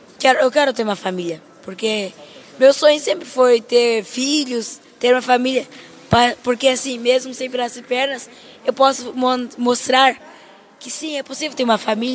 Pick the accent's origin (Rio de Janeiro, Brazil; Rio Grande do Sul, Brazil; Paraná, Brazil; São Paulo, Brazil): Rio Grande do Sul, Brazil; born there; eu não moro em Joinville, eu moro em Tiradentes do Sul. Minha irmã mais velha nasceu em Joinville. Eu não, eu nasci no Rio Grande do Sul, agora estamos morando no Rio Grande do Sul.